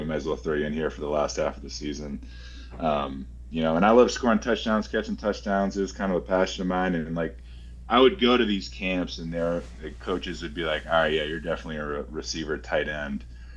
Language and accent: English; Massachusetts, United States; And I'm also from Massachusetts. Like, exactly. Massachusetts, you in that New England area